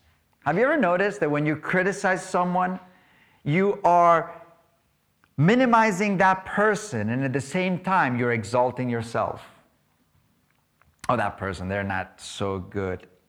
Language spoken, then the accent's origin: English; Capdepera, Balearic Islands, Spain; when I grew up in Capdepera, it was maybe, I don't know, 40 of us in the whole school.